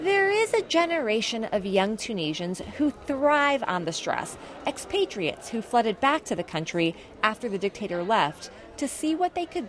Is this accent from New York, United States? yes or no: no; San Francisco, California, United States; But he's familiar enough with my hometown, San Francisco, to make fun of how I take my latte.